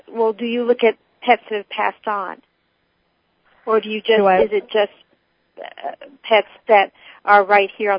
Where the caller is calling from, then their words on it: Alameda, California, United States; Oh, I'm calling from Alameda, California.